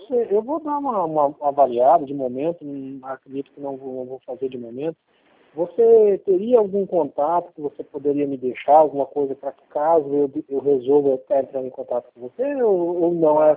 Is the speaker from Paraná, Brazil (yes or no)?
yes; Foz do Iguaçu, Paraná, Brazil; eu sou de Foz do Iguaçu.